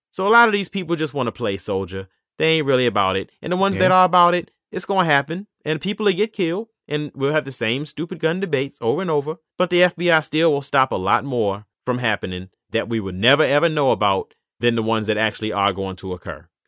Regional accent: Charlotte, North Carolina, United States; from Charlotte. You can catch me on Instagram and on Twitter

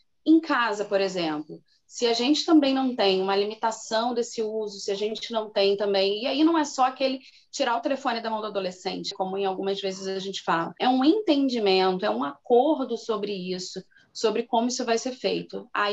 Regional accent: Rio de Janeiro, Brazil; now in Teresópolis, Brazil; Eu sou do Rio de Janeiro, atualmente moro em Teresópolis, região serrana, mas sou originalmente da cidade do Rio de Janeiro, Rio Capital.

